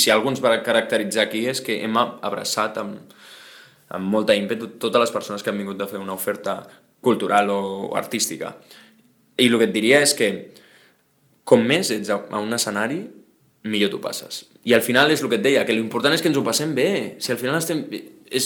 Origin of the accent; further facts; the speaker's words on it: Sitges, Catalonia, Spain; jo soc de Sitges de tota la vida i parlo amb franquesa